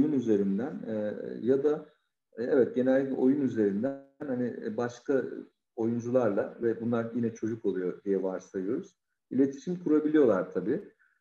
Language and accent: Turkish; Istanbul, Turkey; Hani İstanbul'da büyüdüm.